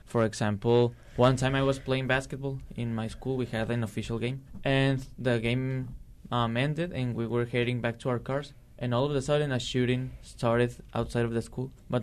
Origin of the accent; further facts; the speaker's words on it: Ciudad Juárez, Chihuahua, Mexico; We come from Ciudad Juarez, which is bordered with El Paso, Texas. Ciudad Juarez is on the north side of the country